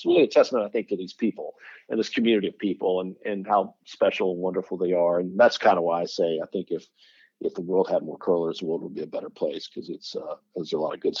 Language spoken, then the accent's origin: English; South Carolina, United States; It was just literally that I was from South Carolina.